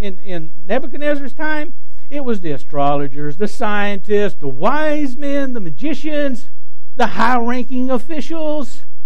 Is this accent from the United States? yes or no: yes; Texas, United States; I'm from Texas.